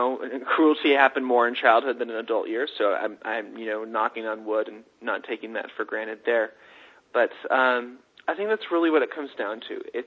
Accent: Sacramento, California, United States; now in New York, United States; Steve lives in California, Sacramento, my hometown, his hometown, and I'm out here in New York.

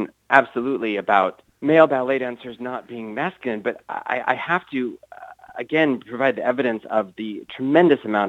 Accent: Utah, United States; I am not Mormon. I wasn't raised Mormon. And I think that that's always what people want to hear when I tell them I'm from Utah.

